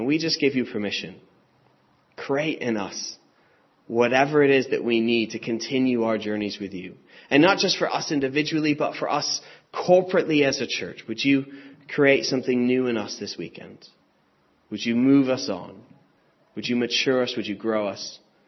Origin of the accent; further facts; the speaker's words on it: United States; now in United Kingdom; No, I'm originally from the States. I've been here for a while, but yeah, I'm from the States.